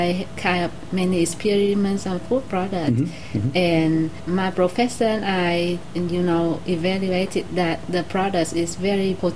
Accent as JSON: {"language": "English", "country": "Vietnam", "lives_now": "Corner Brook, California, United States", "said": "I'm from Vietnam, and now I'm living in Cornerbrook."}